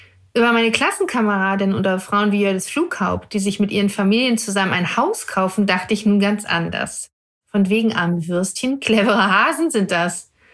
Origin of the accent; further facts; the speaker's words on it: North Rhine-Westphalia, Germany; born there; Die eine Hälfte sehnt sich nach meinem Wohnort Brandenburg, die andere nach Nordrhein-Westfalen, da wo ich geboren bin.